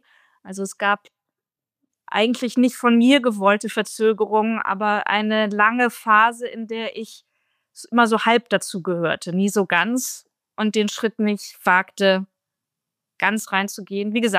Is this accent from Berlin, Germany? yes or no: no; Bremen, Germany; Ich bin in Bremen aufgewachsen. Da ist man als Katholikin sehr in der Minderheit.